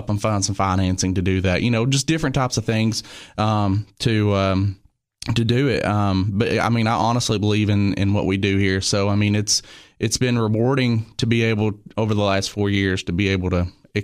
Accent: Sparta, Tennessee, United States; But, you know, I grew up over in Sparta, Tennessee. And, you know, my dad made us work. I grew up on a farm.

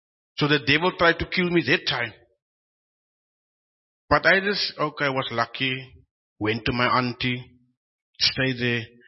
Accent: Cape Town, Western Cape, South Africa; I'm from Cape Town, stayed in Delft, grew up in Elsies River, Cape Flats. So it's like, it's a nice place to stay in, to grow up in.

